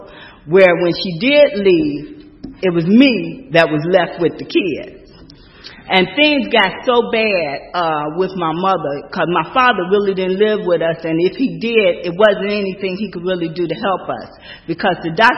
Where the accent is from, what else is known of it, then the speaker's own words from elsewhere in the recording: Chicago, Illinois, United States; I grew up in Chicago, and my family were alcoholics.